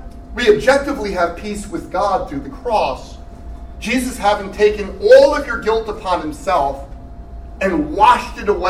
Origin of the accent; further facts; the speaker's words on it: New York, United States; Also, I'm from New York and I speak too fast.